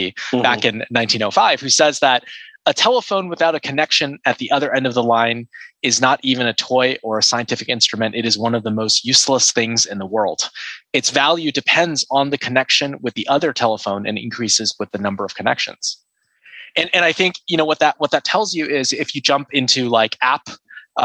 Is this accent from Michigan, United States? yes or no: no; Seattle, Washington, United States; moved away as an adult; I grew up in Seattle and I moved to Silicon Valley in 2007